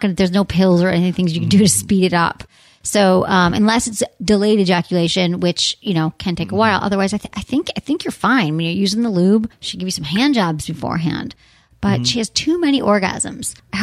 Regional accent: Michigan, United States; My home state.

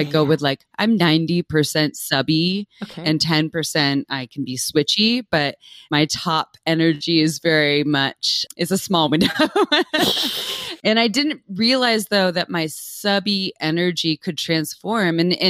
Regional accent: Santa Cruz, California, United States; I was raised in Santa Cruz, California, so like a little more progressive.

